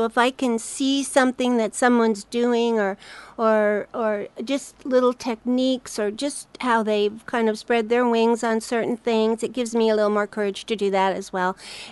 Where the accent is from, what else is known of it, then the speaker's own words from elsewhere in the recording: Canada; I lived in Toronto for a very long time. Yeah, I'm Canadian, but I'm dual.